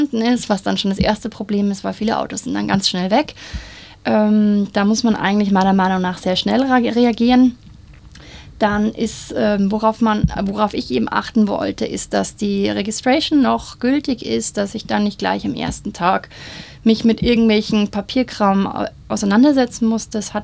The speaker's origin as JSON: {"language": "German", "town": "Munich", "region": "Bavaria", "country": "Germany", "lives_now": "Australia", "said": "Ich bin 27 Jahre alt und komme aus München."}